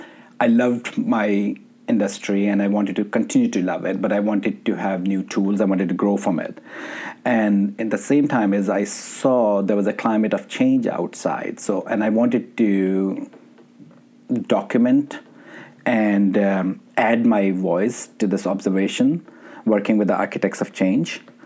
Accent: Pakistan; Growing up in Pakistan

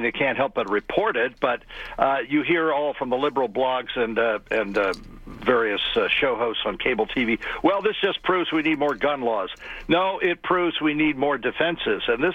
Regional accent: Washington, District of Columbia, United States; born there; I mean, I was born here in Washington.

